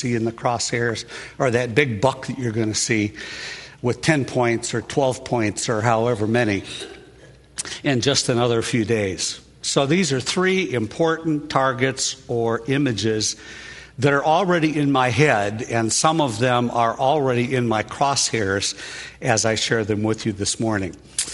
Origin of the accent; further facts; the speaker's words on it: Chicago, Illinois, United States; I don't go hunting because I was raised in Chicago, and the only thing people hunt there is people.